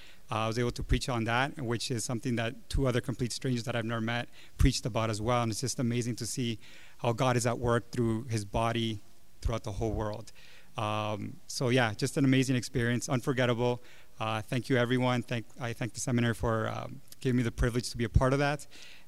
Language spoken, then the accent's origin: English; Honduras; I'm from Honduras, so I knew it had to do with me.